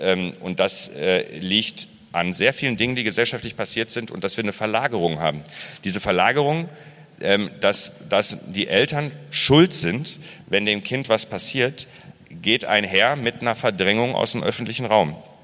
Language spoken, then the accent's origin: German; Waltrop, North Rhine-Westphalia, Germany; ich bin Kreis Recklinghausen in Waltrop aufgewachsen und war sehr viel in Recklinghausen unterwegs.